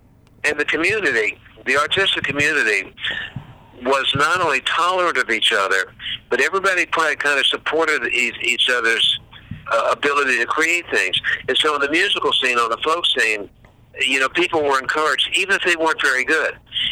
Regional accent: Washington, District of Columbia, United States; born there; also born or lived in California; I mean, first of all, I am an East Coast guy. I was born in Washington, D.C., and I had great years in California.

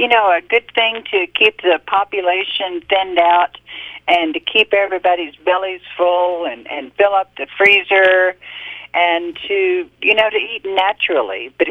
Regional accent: Texas, United States; So, of course, you know, I'm from Texas. I thought everybody was pulling my leg.

